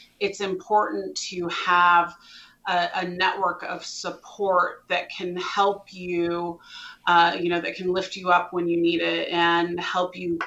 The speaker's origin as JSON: {"language": "English", "region": "Montana", "country": "United States", "said": "but I am from Montana. So I've had Rocky Mountain oysters before."}